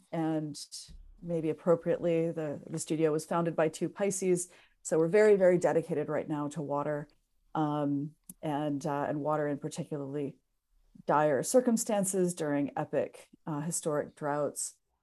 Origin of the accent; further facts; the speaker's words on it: Ontario, Canada; I am from a very different watershed. I'm from the Canadian side of the Great Lakes.